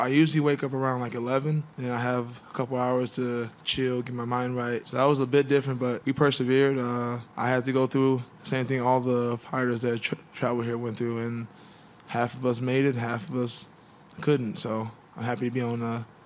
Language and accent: English; United States; We're both – he's French, I'm American.